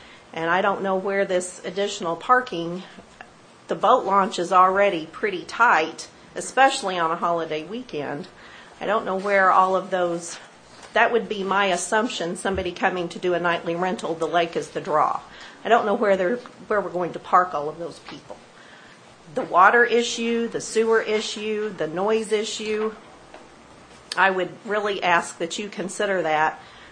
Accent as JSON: {"language": "English", "town": "Sparta", "region": "Missouri", "country": "United States", "tie": "born or raised there", "said": "My hometown of Sparta, Missouri is less than 1,200."}